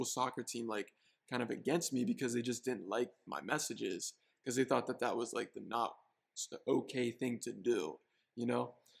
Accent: Pennsylvania, United States; Because me growing up in Pennsylvania as well, I can relate to this.

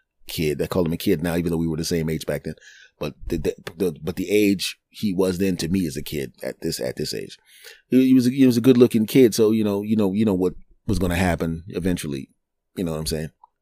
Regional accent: United States; Now the country has, in my home country, 330, 340 million people.

